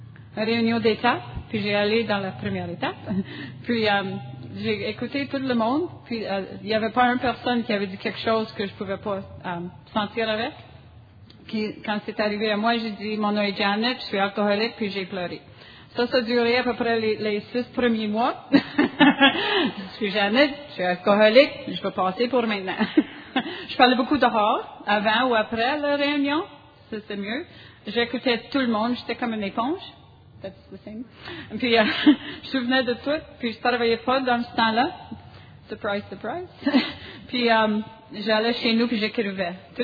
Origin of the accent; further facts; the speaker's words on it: Ottawa, Ontario, Canada; born there; French is a second language; now in Saint-Albert, Canada; Je suis venue au monde à Ottawa, dans une famille où on ne montre pas beaucoup nos émotions.